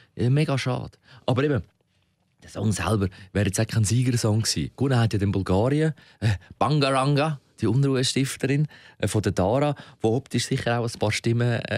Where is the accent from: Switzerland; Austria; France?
Switzerland; Musikalisch war es auch bei uns in der Schweiz interessanter als Österreich